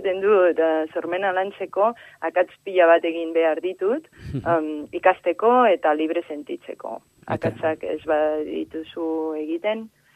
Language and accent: Basque; Catalonia, Spain; Basque is a second language; Barkatu nire euskaragatik, Kataluniakoa naiz eta akats pila bat itzen ditut.